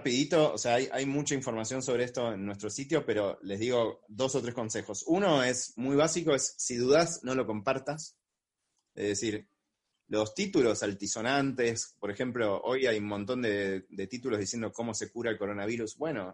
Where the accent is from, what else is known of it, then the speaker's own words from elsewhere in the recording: Buenos Aires, Argentina; somos porteños, y estamos en la ciudad de Buenos Aires